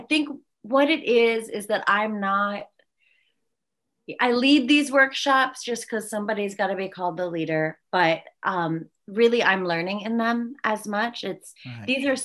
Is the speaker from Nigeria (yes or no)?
no; United States; all the things that I know that I, as an American civilian, am not supposed to know